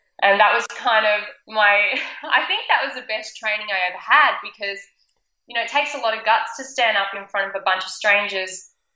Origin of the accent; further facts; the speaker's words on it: Sydney, New South Wales, Australia; also born or lived in Brisbane, Australia / Thailand; I was born in Brisbane, Australia, and then when I was about one, I moved to Thailand and spent my early childhood growing up in Thailand. And then moved to Australia, grew up in Sydney.